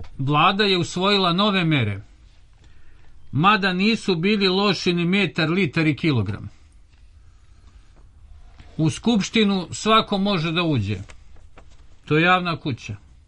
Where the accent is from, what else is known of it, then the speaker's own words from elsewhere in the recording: Serbia; born there; I za kraj, rođen sam u Srbiji, od toga ću i da umrem.